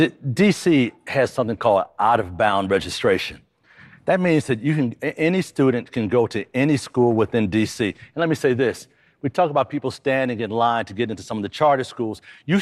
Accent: St. Louis, Missouri, United States; I grew up in St. Louis, Missouri. Lord have mercy. It was an awful public school system.

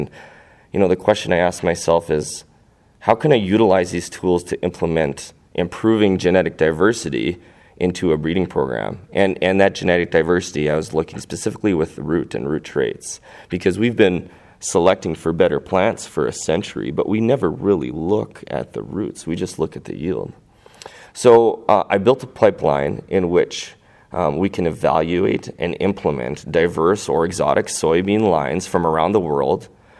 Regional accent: Carman, Manitoba, Canada; growing up in Carman, you have access to a lot of research stations.

